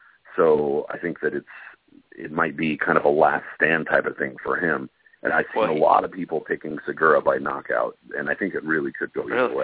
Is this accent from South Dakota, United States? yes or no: no; Pennsylvania, United States; I'm from Eastern PA. I told you I know this game.